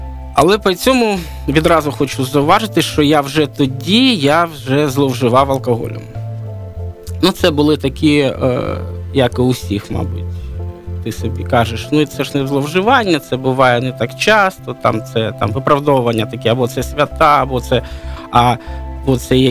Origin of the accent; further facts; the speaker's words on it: Donetsk, Donetsk Oblast, Ukraine; moved away as an adult; now in Kyiv, Ukraine; Я приїхав до Києва після того, і сам я з Донецьку. Я корінний дончанин і вирос в Донецьку, мешкав в Донецьку, і приїхав до Києва, коли почалась, ну, так би мовити, окупація вже Донбасу, коли в 14-му році пройшли ці події.